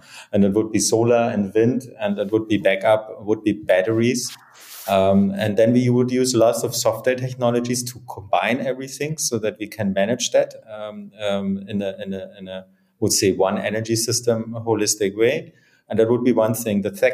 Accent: Berlin, Germany; So I'm from Berlin, so I love Berlin.

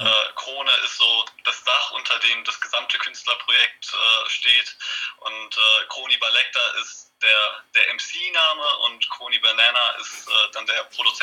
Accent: North Rhine-Westphalia, Germany; now in Düsseldorf, Germany; Ich komme ursprünglich aus dem Ennepe-Ruhr-Kreis, bin jetzt mittlerweile aber nach Düsseldorf gezogen und fühle mich mittlerweile auch wirklich hier heimisch. Also, würde es als Wahlheimat beschreiben.

